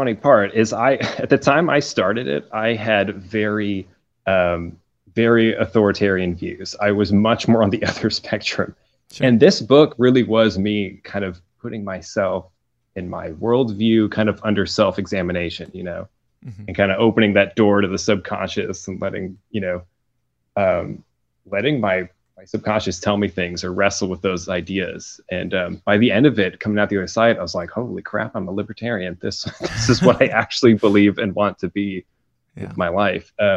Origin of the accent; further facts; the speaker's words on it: California, United States; also born or lived in Texas; now in Washington, United States; Well, I grew up in California. I lived 10 years in Texas. That was fun. I'm up in Washington State now.